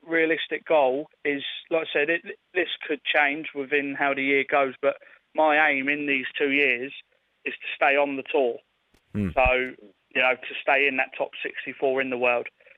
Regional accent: Portsmouth, South East England, United Kingdom; I was originally from Buckland, now live in Hilsey.

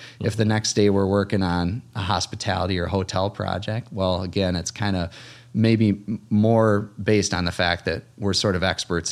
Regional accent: Rochester, Minnesota, United States; So born and raised in Rochester. And in fact, like I'm really proud of the fact that, both sets of my grandparents were born here.

